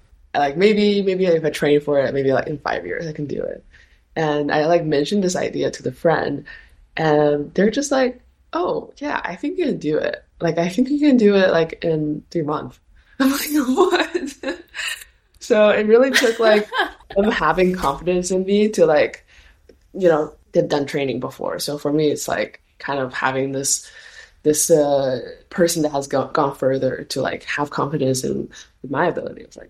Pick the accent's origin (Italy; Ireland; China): China; moved away; as I was born in China, I'm Chinese, and Silk Road has like a significant historical meaning to me, for as someone who like was born in the East and like moved to the West.